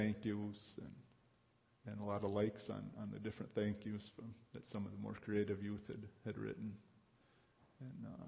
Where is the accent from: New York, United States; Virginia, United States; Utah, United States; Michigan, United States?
Michigan, United States; Kalamazoo; I'm from Kalamazoo. Yep, born and raised here.